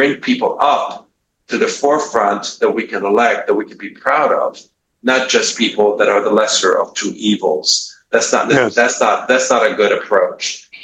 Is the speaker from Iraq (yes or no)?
yes; Iraq; I come from Iraq, so even as a child I experienced this type of commando style crackdown.